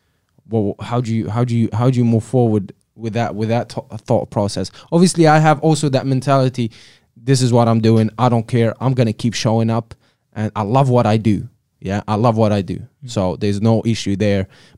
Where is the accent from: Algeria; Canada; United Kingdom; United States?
Algeria; I grew up in Algeria, North Africa.